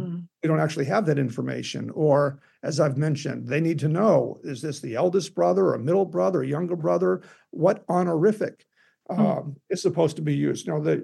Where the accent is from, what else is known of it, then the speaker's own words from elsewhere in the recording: United States; Although I'm an American and have spent a lot of time thinking and talking about English translations